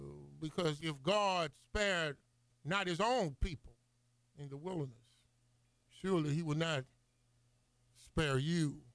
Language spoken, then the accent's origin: English; the South, United States; born there; See, I was born here in the South in the 50s.